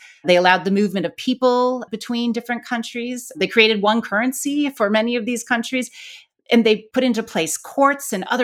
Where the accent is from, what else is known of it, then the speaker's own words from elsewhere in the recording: Akron, Ohio, United States; They are wrong because for my hometown, for Akron, Ohio, those jobs left long before NAFTA.